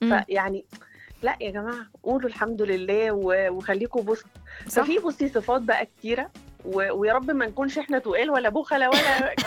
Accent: Egypt; بس احنا بنحبها عشان احنا دمنا خفيف كمصريين

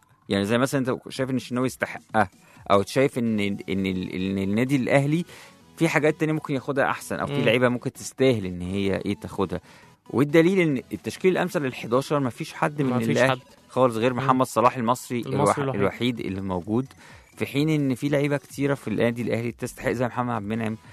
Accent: Egypt; انا يعني معلش انا مصري

